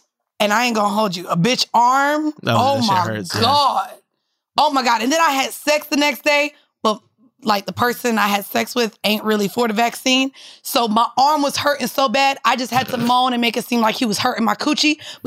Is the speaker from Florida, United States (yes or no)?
yes; Orlando, Florida, United States; Well, I say I'm from Orlando because that used to be a thing. We used to feel the sonic booms. We could see the spaceship go up in the air.